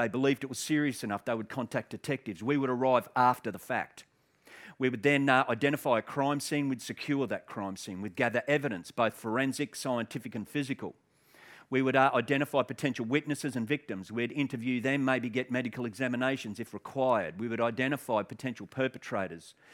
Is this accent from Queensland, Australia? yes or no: yes; Queensland, Australia; I speak funny too because, like Michael, I come from Queensland. So I've flown down from Brisbane to speak here in Sydney today.